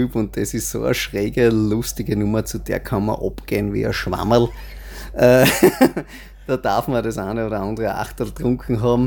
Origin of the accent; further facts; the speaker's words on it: Styria, Austria; bin ich halt ein richtiger Steirer Bub und mag gern das, was auch wir haben